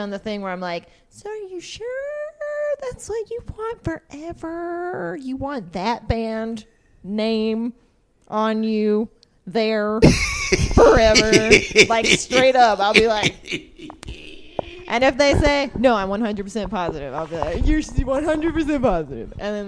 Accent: Macon, Georgia, United States; Macon, around Macon.

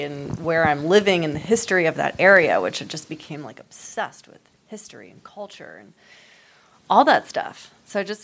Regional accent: United States; And I never wanted to tell people I was from the United States.

